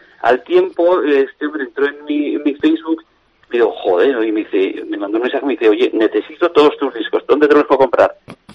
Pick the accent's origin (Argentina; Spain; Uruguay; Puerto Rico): Spain; Estella, Navarre; now in Tudela, Spain; yo soy de Estella, aunque llevo muchos años viviendo en Tudela